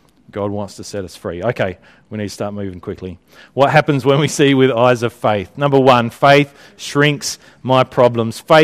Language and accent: English; Australia; in Australia we claim like Russell Crowe as an Aussie